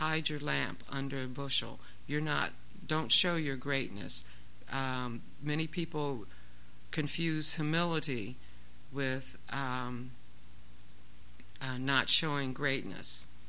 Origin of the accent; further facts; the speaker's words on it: Ohio, United States; I grew up in Ohio. I grew up out in the middle of cornfields. I grew up in cornfields.